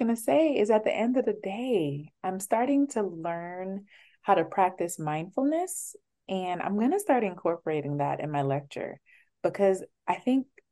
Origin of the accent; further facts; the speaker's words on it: Jamaica; I think I came from a very conservative background. I am from Jamaica, but more so than the country, it was my religious belief.